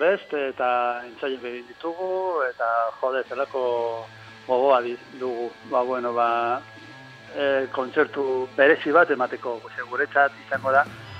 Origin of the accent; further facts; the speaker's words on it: Ortuella, Basque Country, Spain; Ortuellakoa ginen. Ba, bueno, nire gurasoen etxean, Ortuellan zegoen, nozedal, Ortuellako auzo batean